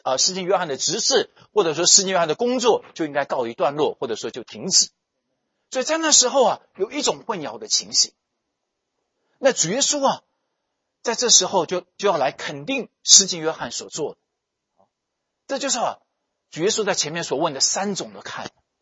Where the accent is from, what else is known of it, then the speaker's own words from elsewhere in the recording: Taiwan; 以前我们小的时候在台湾叫做玩家家酒